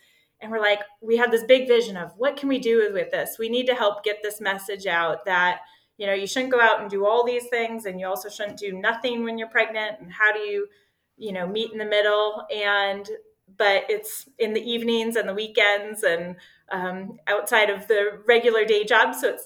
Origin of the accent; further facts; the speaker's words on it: North Dakota, United States; And he's from Montana, I'm from North Dakota.